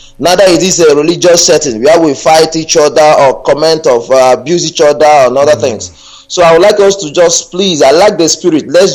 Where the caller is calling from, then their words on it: Saudi Arabia; I'm calling from Saudi Arabia.